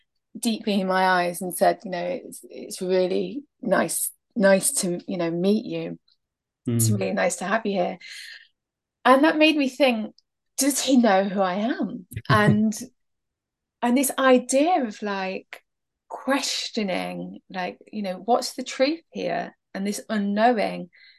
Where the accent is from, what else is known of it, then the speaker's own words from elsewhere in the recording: Derby, East Midlands, United Kingdom; It's been at Format Festival in Derby, which, you know, was a dream because it's my hometown.